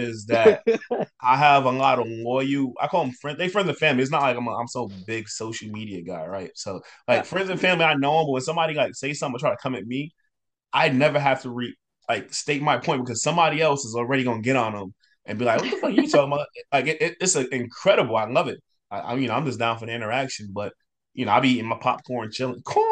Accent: New Jersey, United States; Hey, I'm from Jersey. You gotta watch it.

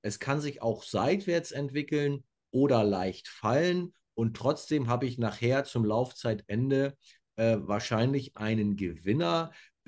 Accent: Hamburg, Germany; In Hamburg haben wir leider nur Zweitliga-Fußball. Das heißt, als Norddeutscher fährt man natürlich ins Bremer Weserstadion

